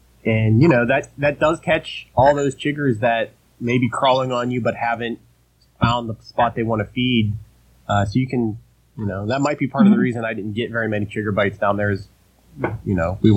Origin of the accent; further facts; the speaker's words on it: Pennsylvania, United States; I grew up in Pennsylvania and we've got them here, but not, you know, they're in pockets.